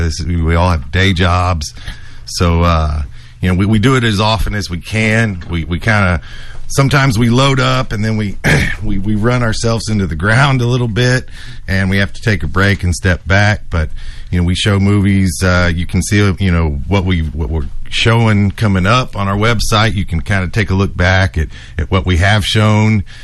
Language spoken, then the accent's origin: English; Austin, Texas, United States; I was a projectionist at a movie theater where I grew up in South Austin.